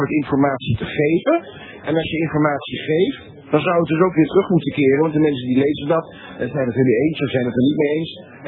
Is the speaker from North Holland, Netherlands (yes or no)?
yes; North Holland, Netherlands; want ik kom uit het Gooi.